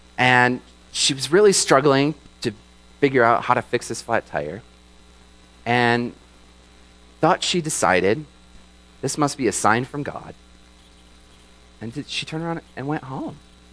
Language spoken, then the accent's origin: English; Michigan, United States; I grew up in Michigan, the Great Lakes State. And so I'm familiar with storms and water.